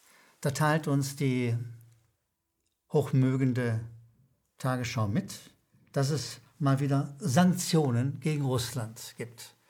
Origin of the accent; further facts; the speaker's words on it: Rhineland, Germany; accent: Rhineland; Sie werden es möglicherweise an meinem Akzent schon gehört haben. Ich komme aus dem Rheinland.